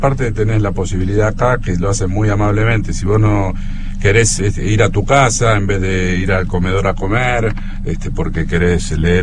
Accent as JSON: {"language": "Spanish", "country": "Argentina", "said": "donde todos somos argentinos y argentinas"}